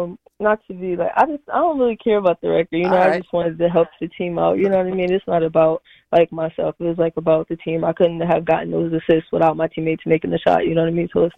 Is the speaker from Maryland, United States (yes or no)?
yes; Maryland, United States; they're like, where are you from? I'm like, Maryland.